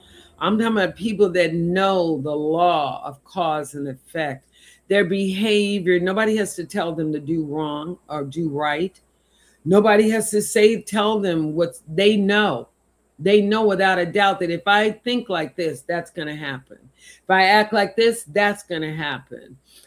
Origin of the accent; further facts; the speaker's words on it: the South, United States; I grew up in the South. So I was very familiar with prayer meetings